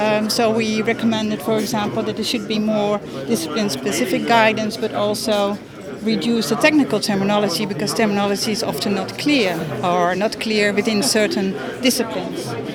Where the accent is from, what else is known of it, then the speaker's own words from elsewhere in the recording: Netherlands; I'm from Dans in the Netherlands